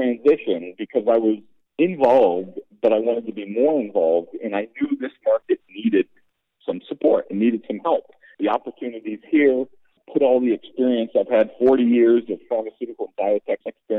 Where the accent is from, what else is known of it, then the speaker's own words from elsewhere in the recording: Connecticut, United States; moved away as an adult; I'm from Connecticut, but I was recruited to come to Clemson to play soccer. And so I came to South Carolina